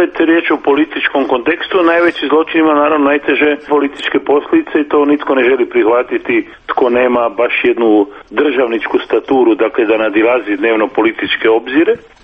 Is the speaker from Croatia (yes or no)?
yes; Croatia; u kojem sam ja kao Hrvat odgovoran za sve Hrvatice i Hrvate